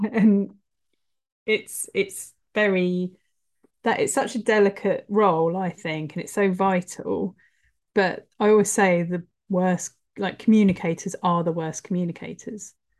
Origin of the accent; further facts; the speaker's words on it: United Kingdom; Oh, as a British person, that makes me want to like